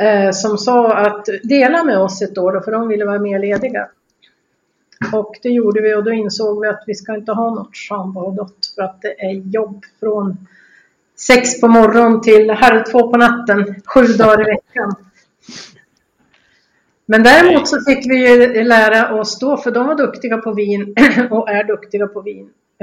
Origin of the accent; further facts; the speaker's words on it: Hudiksvall, Gävleborg County, Sweden; moved away as an adult; now in France; Vi kommer ifrån Norrland som sagt. Jag är från Hudiksvall